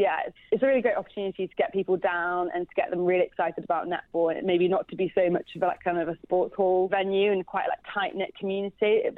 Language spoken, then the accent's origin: English; Leeds, Yorkshire and the Humber, United Kingdom; I'm originally from Leeds.